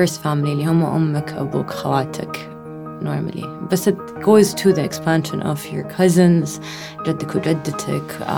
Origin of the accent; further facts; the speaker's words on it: Saudi Arabia; born there; ما أدري, أنا من ولدت في السعودية أول.